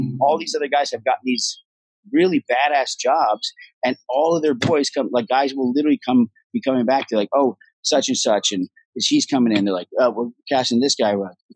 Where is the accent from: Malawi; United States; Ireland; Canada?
Ireland; He goes, where are you from? I was like, I'm Irish. He goes, you're not from Texas? I'm like, no.